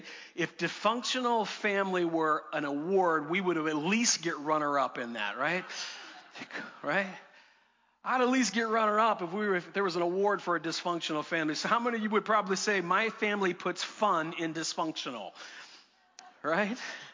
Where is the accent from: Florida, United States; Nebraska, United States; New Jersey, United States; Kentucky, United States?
Florida, United States; I'm from Florida. I had never seen snow. I'm 22 years old, never seen snow in my life, and snow was on the ground.